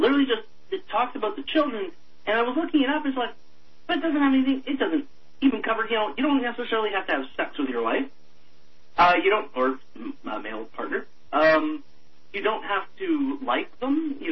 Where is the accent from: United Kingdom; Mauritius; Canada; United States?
Canada; Ontario; I'm from Ontario originally, I'm not in BC, and I got no idea about BC